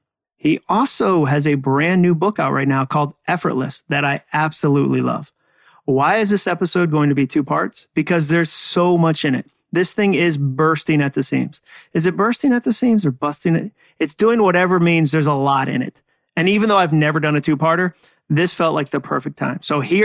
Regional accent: New England, United States; I grew up in New England. That's the word very for us.

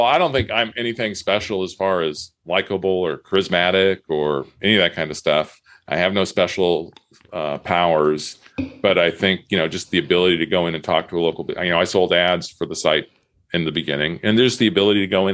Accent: San Diego, California, United States; now in Batavia, United States; I'm from San Diego. I moved here specifically because of the Batavian.

